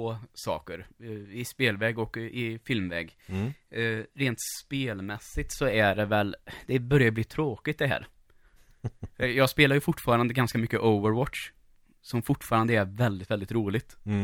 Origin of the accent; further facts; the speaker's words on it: Lidköping, Västra Götaland County, Sweden; för jag kommer från Lidköping, nära Kinnekulle.